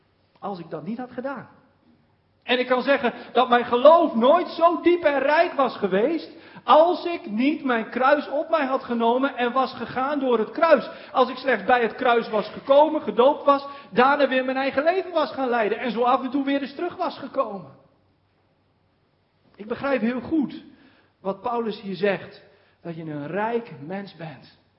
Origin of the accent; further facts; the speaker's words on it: Drenthe, Netherlands; moved away as an adult; weggetrokken van mijn geboortegrond, het land in. Terwijl mijn familie, dat heeft ooit een keer iemand uitgezocht, al meer dan 300 jaar op dezelfde plek in Drenthe woont zo ongeveer.